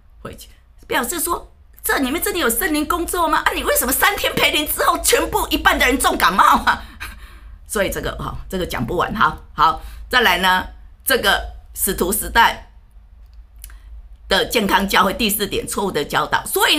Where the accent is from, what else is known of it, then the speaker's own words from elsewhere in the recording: Taiwan; 就好像我们小时候在台湾看到那个布袋戏